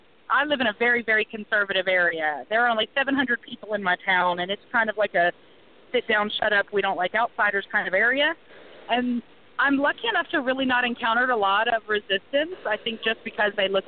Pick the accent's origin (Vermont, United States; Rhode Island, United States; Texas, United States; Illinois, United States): Texas, United States; Galveston; moved away; also born or lived in Baltimore, United States; Well, I grew up down in the Galveston-Houston area, in between around there. I'm actually from Baltimore is where I was born, but my parents relocated when I was real young.